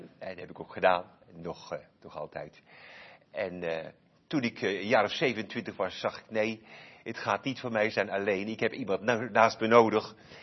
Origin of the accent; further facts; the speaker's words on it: Almkerk, North Brabant, Netherlands; En ik kom uit Almkerk. En mijn vrouw komt ook uit Almkerk. Mijn vrouw heette Verschoor.